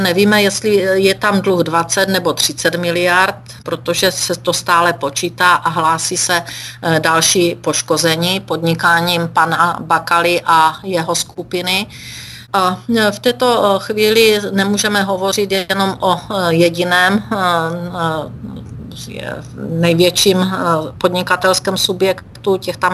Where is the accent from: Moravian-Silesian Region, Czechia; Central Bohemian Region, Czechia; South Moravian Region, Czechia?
Moravian-Silesian Region, Czechia; Já jsem skutečně kandidovala do Senátu na Ostravsku, odkud pocházím a kde žiju.